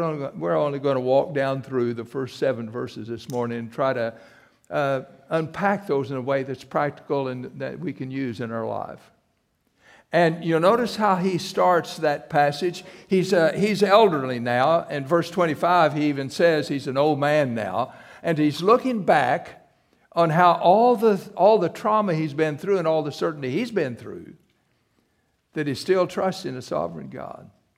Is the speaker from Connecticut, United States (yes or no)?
no; Missouri, United States; You know, I was raised in South Missouri and have a distant cousin that is 97 years old